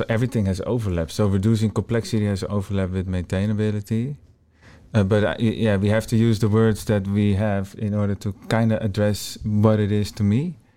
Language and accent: English; Netherlands; English is a second language; from the Netherlands